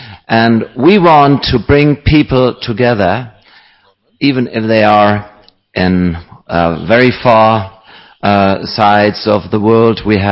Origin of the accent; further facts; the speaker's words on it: Bremen, Germany; So I come from Bremen.